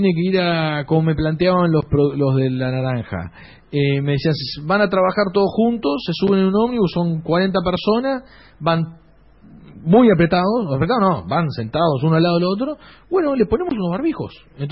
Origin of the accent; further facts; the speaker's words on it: Salto, Uruguay; Yo soy salteño, mi familia es salteña, y nos queda mucho más fácil hacernos fuerte acá.